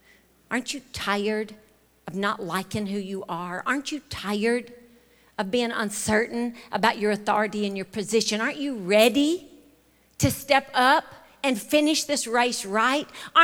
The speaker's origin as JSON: {"language": "English", "region": "Mississippi", "country": "United States", "tie": "born or raised there", "said": "I'm from Choctaw County, Mississippi, grew up wearing flour sack dresses on a dirt road."}